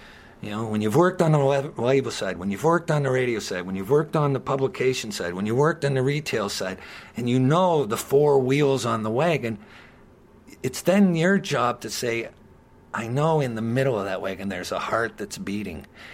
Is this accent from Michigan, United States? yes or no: no; Youngstown, Ohio, United States; I'm from Youngstown. I don't belong in that stratosphere.